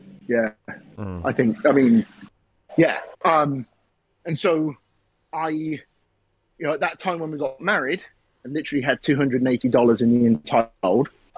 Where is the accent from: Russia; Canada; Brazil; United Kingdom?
United Kingdom; England; accent: English; now in Denver, United States; My accent, I wouldn't put handsome. I think my accent is what American people tend to appreciate people with different accents.